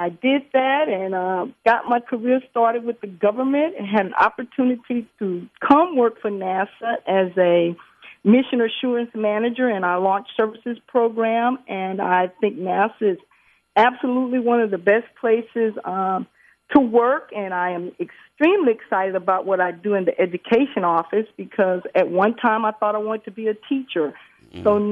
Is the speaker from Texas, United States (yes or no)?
yes; Dallas, Texas, United States; Okay, well, first of all, Jim, I grew up in Dallas, Texas, and I was a strong cowboy fan